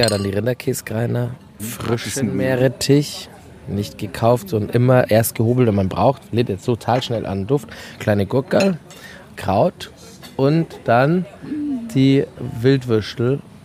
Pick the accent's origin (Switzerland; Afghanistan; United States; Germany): Germany; Dorfen, Bavaria; kommt daher, wo ich herkomme, witzigerweise, aus Dorfen.